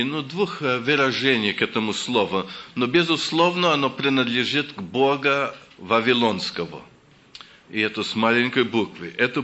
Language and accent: Russian; Russia; я из России.